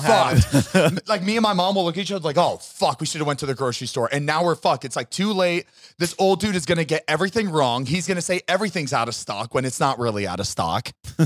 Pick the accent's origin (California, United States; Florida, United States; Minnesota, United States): Florida, United States; We still have our Florida man because we're from Florida